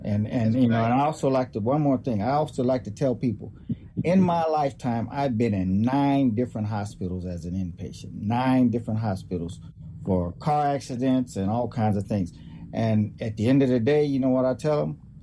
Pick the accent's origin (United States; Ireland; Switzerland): United States; the South; They're like she's from the South. And I am from the South.